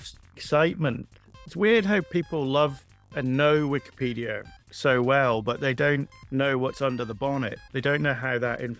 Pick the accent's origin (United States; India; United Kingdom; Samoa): United Kingdom; Scotland; I am often accused of not sounding Scottish, which I take great exception to, but I'm half Scottish. I grew up on the coast in Aberdeenshire.